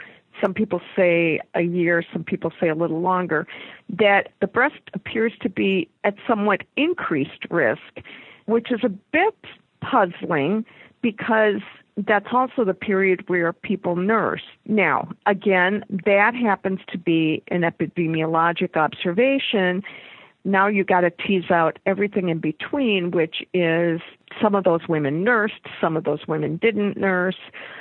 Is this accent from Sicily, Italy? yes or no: yes; Sicily, Italy; English is a second language; moved away; I'm an immigrant. I came from Italy